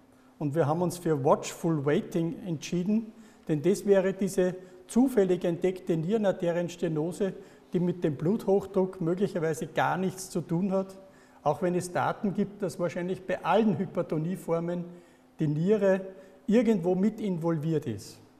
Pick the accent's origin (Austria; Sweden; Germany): Austria; Wels, Upper Austria; wir kommen beide aus Wels in Oberösterreich